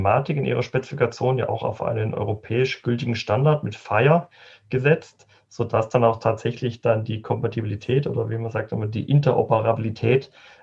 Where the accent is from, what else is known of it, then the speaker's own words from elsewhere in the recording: Germany; Da sind wir Deutschen natürlich immer sehr, sehr detailverliebt.